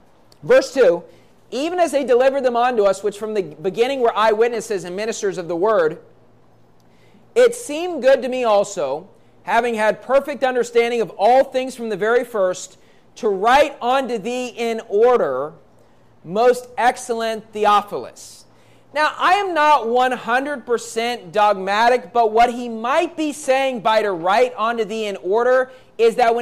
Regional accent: West Virginia, United States; also born or lived in Burlington, Iowa; I was born in Burlington, Iowa on October 14th, 1984, moved to Virginia when I was one, when my granddad had surgery, and then my dad got a job in West Virginia when I was, you know, one or two, and then I lived there, went to school at WVU.

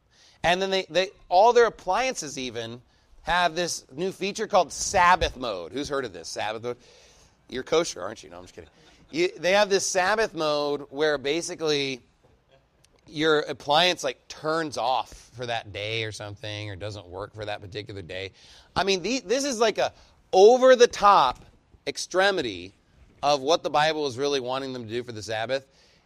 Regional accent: Canyon, Texas, United States; And when I grew up in Canyon, I don't know what it's like here, actually, but in Canyon we have dumpsters in the alley.

